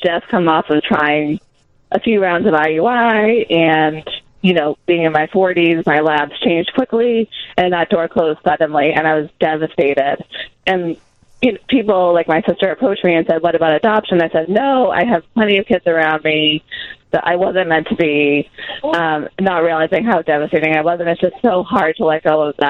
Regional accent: Lowell, Massachusetts, United States; We are in Massachusetts. We are from Lowell, Massachusetts.

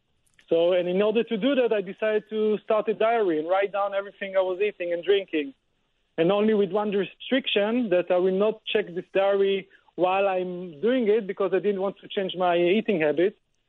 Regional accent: Tel Aviv, Tel Aviv District, Israel; English is a second language; moved away as an adult; now in Amsterdam, Netherlands; I'm originally based from Tel Aviv, but I moved to study in Amsterdam, and and that's where my base now, my studio in Amsterdam.

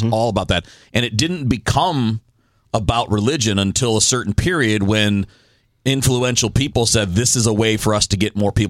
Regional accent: Detroit, Michigan, United States; I grew up in Detroit. All automakers. Right. Everybody's a union guy.

